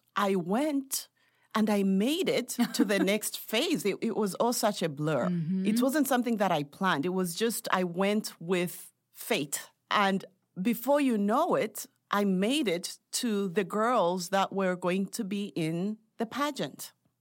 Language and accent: English; Zambia; born there; Well, I was born in Zambia, Africa, which is the southern part of Africa.